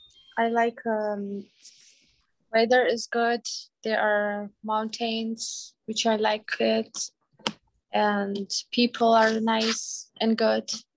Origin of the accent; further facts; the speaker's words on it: Afghanistan; now in Albuquerque, United States; I am from Afghanistan. I'm here for 4 years and 5 months.